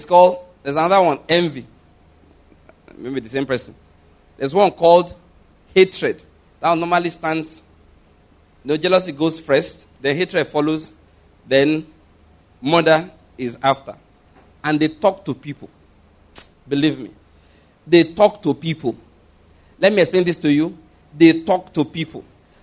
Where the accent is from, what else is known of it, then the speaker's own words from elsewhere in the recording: Ondo, Nigeria; I said, I'm from Ondo State, my wife's from Delta, my children are from Enugu.